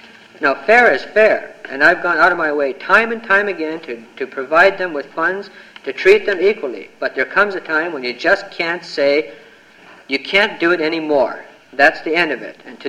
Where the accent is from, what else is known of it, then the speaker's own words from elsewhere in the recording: Anchorage, Alaska, United States; As you know, Mr. Chairman, I have supported from the beginning, although I am from Anchorage